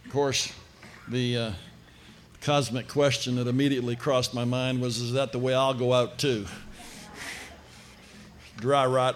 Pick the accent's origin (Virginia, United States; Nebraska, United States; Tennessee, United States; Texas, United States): Virginia, United States; I was raised in Virginia. I live in the Northwest now, but I was raised on the farm. We had all kind of animals.